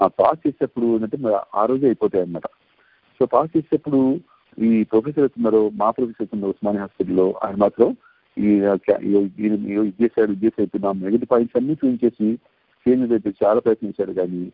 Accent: Warangal, Telangana, India; లేదు అంటే మా సొంత ఊరు వరంగల్లు అక్కడికి వెళ్ళిపోయి అక్కడ ఫ్లైట్ చూడుకుందామా.

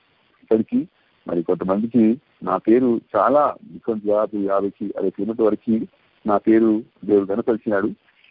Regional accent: Warangal, Telangana, India; లేదు అంటే మా సొంత ఊరు వరంగల్లు అక్కడికి వెళ్ళిపోయి అక్కడ ఫ్లైట్ చూడుకుందామా.

